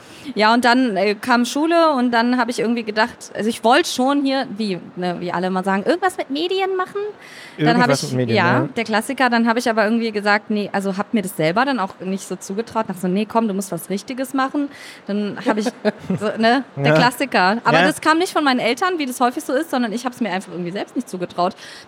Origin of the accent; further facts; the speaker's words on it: Berlin, Germany; ich komme ja ursprünglich aus Berlin, bin extra weggezogen und jetzt bin ich dann da wieder.